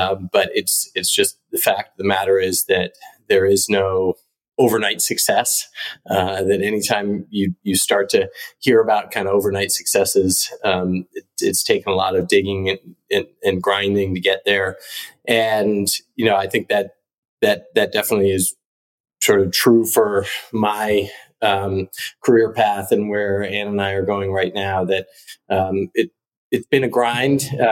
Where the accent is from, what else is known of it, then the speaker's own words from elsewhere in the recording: Nairobi, Kenya; and we grew up in Nairobi, Kenya.